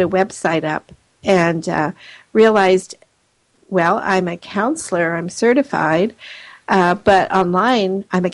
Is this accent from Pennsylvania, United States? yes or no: no; New Jersey, United States; born there; I was born in New Jersey.